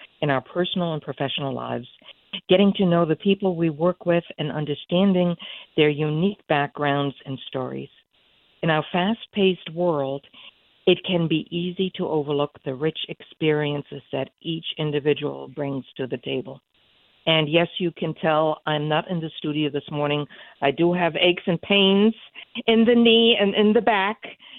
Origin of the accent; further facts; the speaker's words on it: Fulda, Hesse, Germany; English is a second language; I grew up in Fulda, which is in Hesse, Germany. It's between Frankfurt and Kassel.